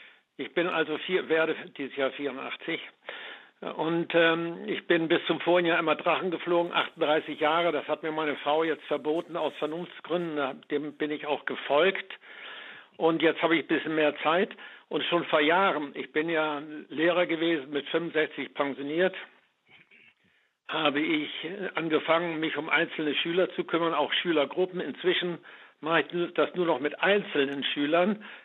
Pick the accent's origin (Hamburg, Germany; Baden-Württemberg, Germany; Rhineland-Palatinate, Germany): Hamburg, Germany; Ich komme aus Hamburg.